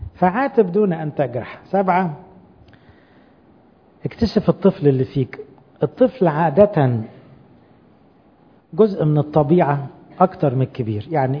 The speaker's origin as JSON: {"language": "Arabic", "country": "Egypt", "said": "كمية حرمان عندنا احنا المصريين من الحب"}